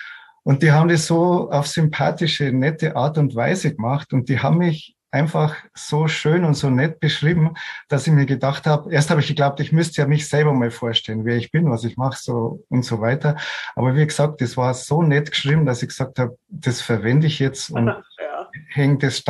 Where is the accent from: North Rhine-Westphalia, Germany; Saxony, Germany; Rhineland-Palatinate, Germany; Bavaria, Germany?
Bavaria, Germany; Munich; als Münchner Kindl